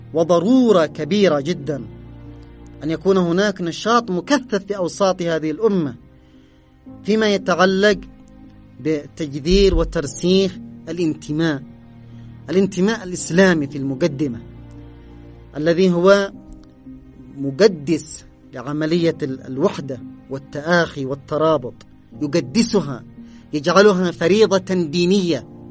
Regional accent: Yemen; وهكذا الحال عندنا في اليمن، هناك سعي دؤوب لتجزئة بلدنا وتقسيم بلدنا

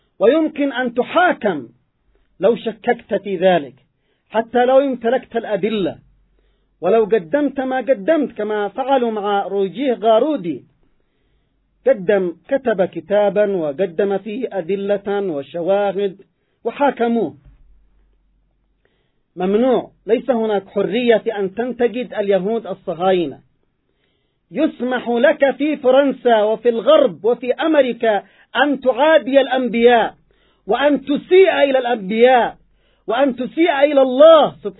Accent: Yemen; ونحن كشعب يمني في المقدمة

